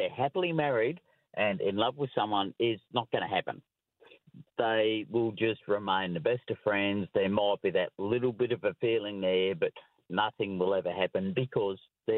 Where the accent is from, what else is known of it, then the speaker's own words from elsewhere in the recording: Tasmania, Australia; now in Mudgeeraba, Australia; Mudgery Bar in Queensland, originally Tasmania.